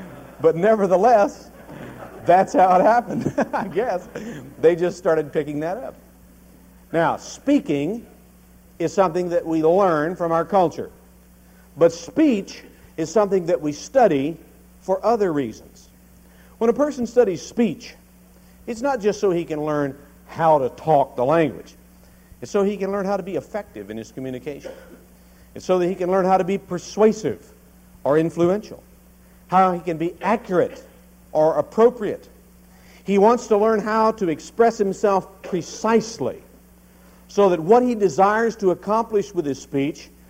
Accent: Kentucky, United States; I was born and raised in Kentucky. You may not be able to recognize Kentucky in my speech, unless you're from there.

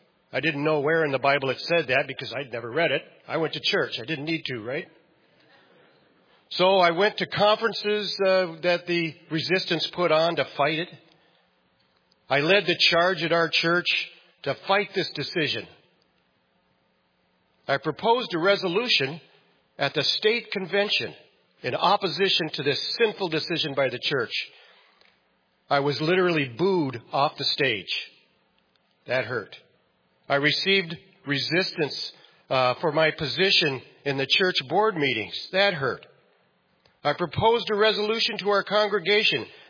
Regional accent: Iowa, United States; I was raised in Northeast Iowa. My family and I went to a small Catholic church there in town.

